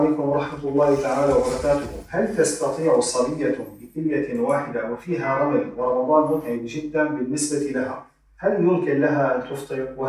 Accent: Syria

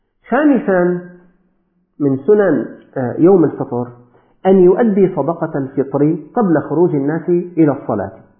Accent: Syria; لكن أقل شيء تكون 1500 عندنا في سوريا

